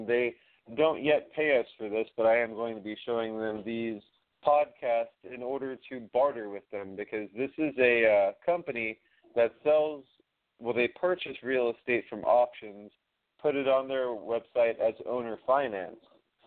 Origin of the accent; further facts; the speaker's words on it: Miami, Florida, United States; now in Central Florida, United States; We grew up together in Miami. It was just by luck we ended up here in Central Florida together, working together on this new chapter.